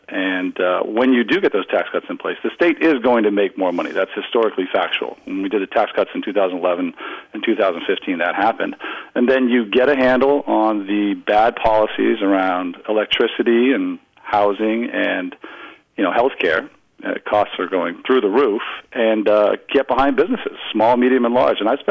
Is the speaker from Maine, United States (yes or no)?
yes; Maine, United States; When I grew up in Maine, and, you know, my whole family grew up here